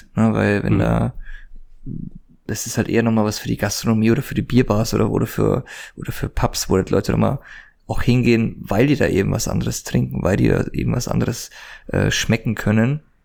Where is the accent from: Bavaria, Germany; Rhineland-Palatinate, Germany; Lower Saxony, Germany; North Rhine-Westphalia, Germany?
Bavaria, Germany; Ich komme vom Chiemsee aus Bayern